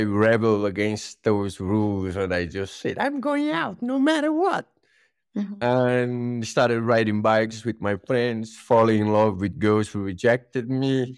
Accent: Fortaleza, Ceará, Brazil; I grew up in a city called Fortaleza in the northeast coast of Brazil. It's a beautiful city with lots of beaches.

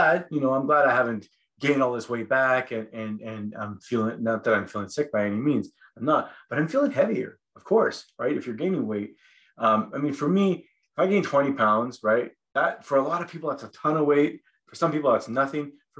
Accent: Sault Ste. Marie, Ontario, Canada; You know, growing up in the Sioux, growing up in Sault Ste. Marie, I guess probably growing up in any town

